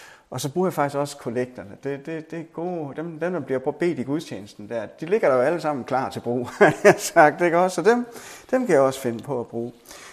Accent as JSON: {"language": "Danish", "region": "Capital Region of Denmark", "country": "Denmark", "said": "Nu er jeg fra Vestegnen i København"}